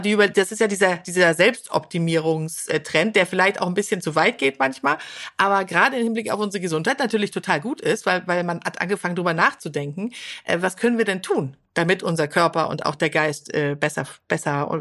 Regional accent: Sweden; das haben wir auch aus meiner Heimat Schweden

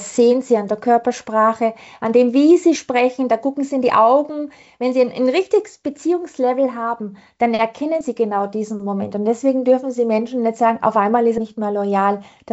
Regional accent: Austria; now in China; meine Werte habe ich da gekriegt, wo ich aufgewachsen bin, in Österreich. Heute fühle ich mich international, vielleicht auch ein bisschen asiatisch.

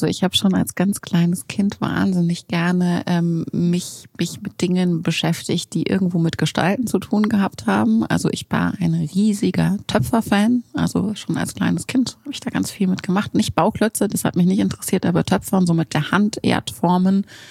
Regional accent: Munich, Bavaria, Germany; ich bin ja in München aufgewachsen, deswegen habe ich vielleicht auch so ein bisschen ein biased Bild von München.

